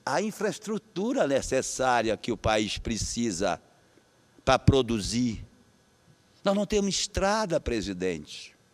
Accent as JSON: {"language": "Portuguese", "region": "Pará", "country": "Brazil", "tie": "born or raised there", "said": "Eu que vejo a maior inflação deste país chegar à minha terra querida. A maior inflação está na nossa terra paraense. A maior inflação é do estado do Pará."}